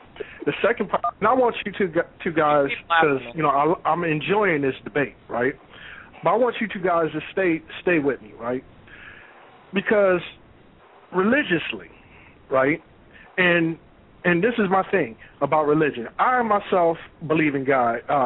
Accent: Georgia, United States; I'm from Georgia. That's where I feel I'm from, right?

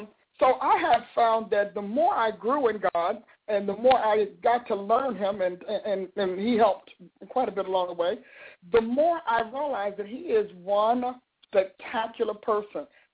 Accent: East Coast, United States; also born or lived in New Jersey; now in Tulsa, United States; You know, I was born and raised on the East Coast, and, you know, I came to Tulsa from New Jersey.

